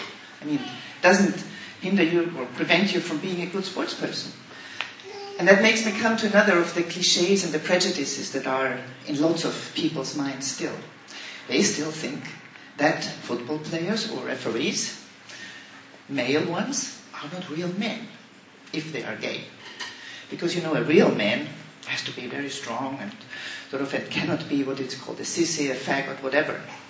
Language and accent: English; Vienna, Austria; now in Brussels, Belgium; I'm from Vienna, from Austria, sorry, I should have said that before